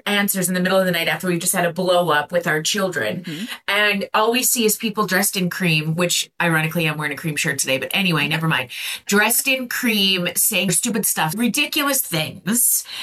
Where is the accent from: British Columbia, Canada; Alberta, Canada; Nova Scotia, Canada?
Alberta, Canada; Viking; So I grew up in Viking, Alberta, Canada. Okay, so next door to the beautiful province you're in, and in a little town.